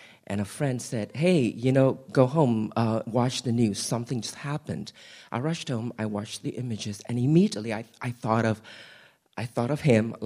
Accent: Singapore; now in United States; I was born and raised in Singapore in a Muslim family. All my life, though, I've always wanted to come to America.

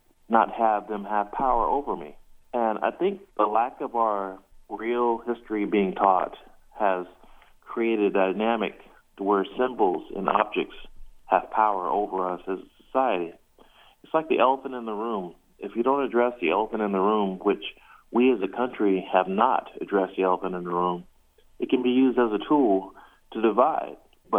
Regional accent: South Carolina, United States; I think for me, growing up in the South, I grew up in South Carolina, and I would see Klan rallies

